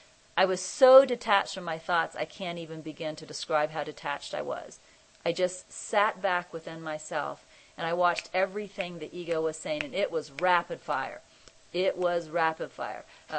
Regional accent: Kansas, United States; now in North Carolina, United States; You see, I'm from Kansas, and I live in rural North Carolina now.

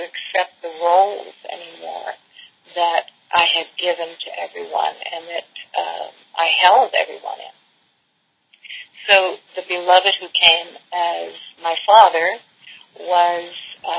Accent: Belgium; moved away; And we came from Belgium, immigrated

